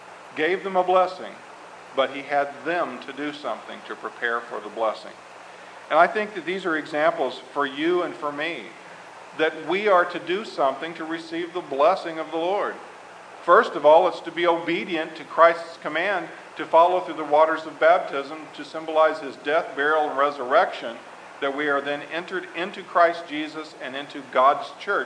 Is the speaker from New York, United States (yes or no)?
no; Arkansas, United States; And like I said, I am originally from Arkansas. The longest period of time I ever lived there was from, 80 to 85 when I pastored the church there.